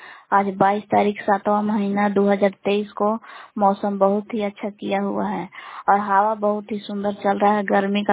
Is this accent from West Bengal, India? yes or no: no; Belaon, Bihar, India; ग्राम बेलाव जिला कैमूर भगवान के निवासी हूँ।